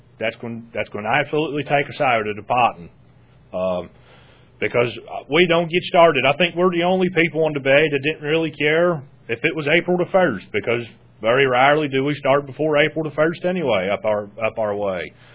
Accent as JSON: {"language": "English", "town": "Tangier", "region": "Virginia", "country": "United States", "said": "Good evening. … from Tangier."}